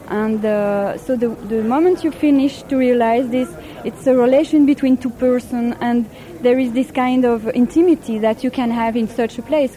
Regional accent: Paris, Île-de-France, France; I'm coming from Paris, France.

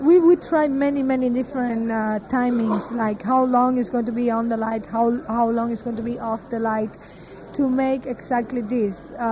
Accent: Cuba; I come from Cuba

